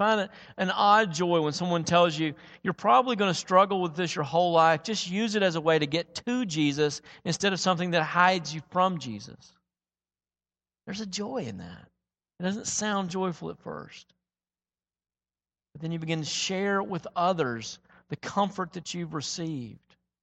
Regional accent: Tennessee, United States; I grew up in West Tennessee. We had marshes everywhere.

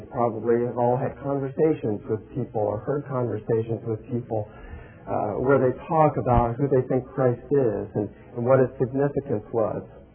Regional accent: Columbus, Ohio, United States; So yeah, I'm from Columbus, Ohio, and I'm still connected with people from Columbus, Ohio.

